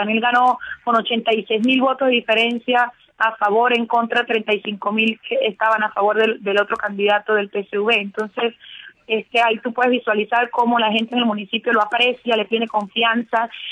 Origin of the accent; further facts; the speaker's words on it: Venezuela; como somos los venezolanos. Los venezolanos somos personas de espíritu libre, personas trabajadoras, personas que nos gusta producir, personas que nos gusta superarnos, que nos gusta salir adelante.